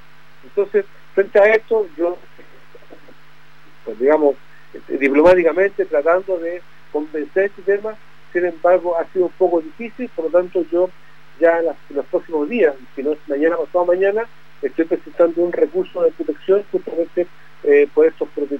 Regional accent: Arica, Arica y Parinacota, Chile; yo soy de Arica y Parinacota, de la región de Arica, una de Arica y Parinacota que está en la frontera con Perú, que estamos a 50 kilómetros

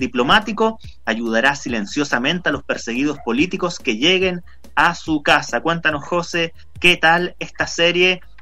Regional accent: Chile; ¿Qué sorprende a uno como chileno al momento de ver esta serie

